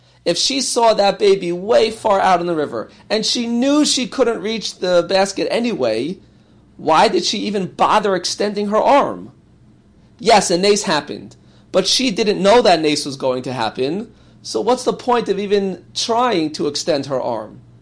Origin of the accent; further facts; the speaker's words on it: New York and New Jersey area, United States; Now, as a teenager growing up in the Yeshiva Day School system in the New York and New Jersey area, everything is about that senior season.